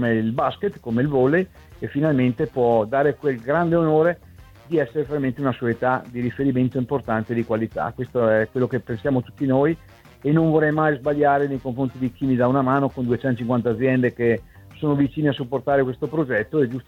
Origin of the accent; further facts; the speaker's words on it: Trentino-Alto Adige, Italy; quando si va anche al mare ti domandano da dove vieni, noi pronti dal Trentino e ne siamo fieri